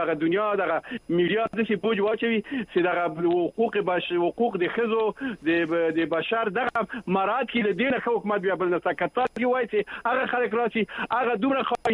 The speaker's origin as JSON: {"language": "Persian", "country": "Afghanistan", "said": "ما شما افغان هستیم برای وطن ما در هر وقت با دل ما بسوزانی"}